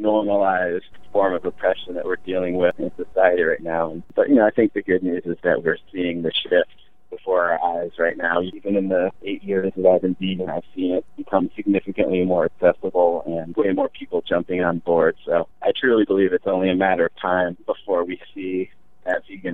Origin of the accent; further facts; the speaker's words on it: Burlington, Vermont, United States; I grew up mostly in Burlington, Vermont, so I was surrounded by dairy cows